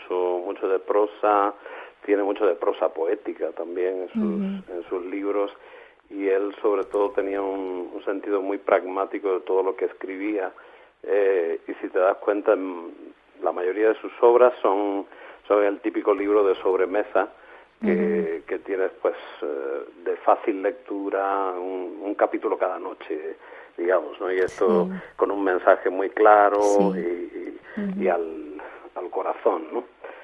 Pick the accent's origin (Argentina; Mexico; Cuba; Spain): Cuba; moved away; Salimos también de Cuba, y hay que recordar que, bueno, que una familia inmigrante al salir del país